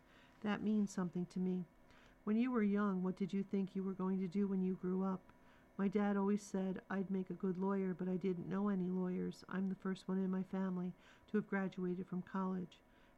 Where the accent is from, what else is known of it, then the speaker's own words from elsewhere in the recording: St. Louis, Missouri, United States; Growing up in St. Louis was wonderful. Mom and Dad divorced early, and my dad moved to Springfield, Illinois, where I would spend summers.